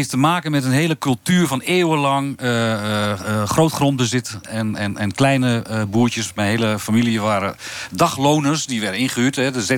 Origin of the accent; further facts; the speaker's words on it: Groenlo, Gelderland, Netherlands; Mijn achterhoekse leven, toen ik bier begon te drinken, was ik hier al weg.